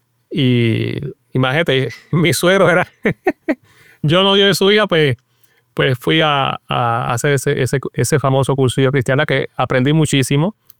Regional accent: Río Grande, Puerto Rico; also born or lived in Santurce; Y prácticamente crecí en Río Grande. Por eso siempre digo que soy de Río Grande, aunque haya nacido en Santurce.

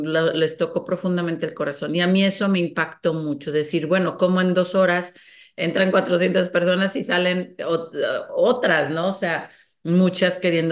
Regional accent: Guadalajara, Jalisco, Mexico; yo soy mexicana, tengo la bendición de haber crecido en una familia pues muy católica de Guadalajara, precisamente. Incluso tengo familiares sacerdotes, monjas de clausura, y pues crecí muy cerca de la fe católica

